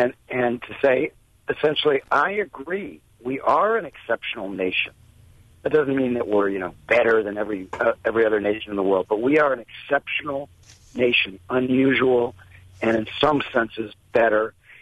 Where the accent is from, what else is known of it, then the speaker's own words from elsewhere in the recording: Chicago, Illinois, United States; because when I was 9 years old in 1966 and growing up in Chicago, Dr. King came to our house